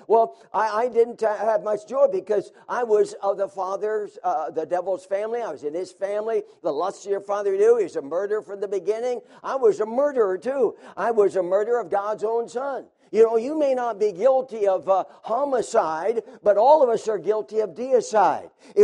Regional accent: Meadville, Pennsylvania, United States; born there; I was born in Meadville, Pennsylvania.

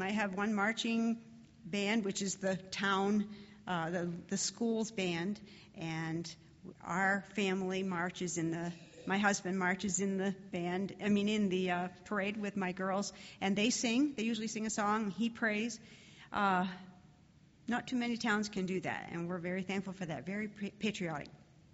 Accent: Maine, United States; I'm from Maine.

